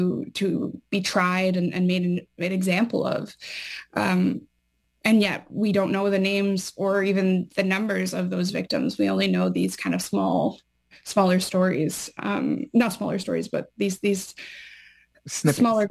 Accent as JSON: {"language": "English", "region": "Newfoundland and Labrador", "country": "Canada", "said": "because I'm a Newfoundlander"}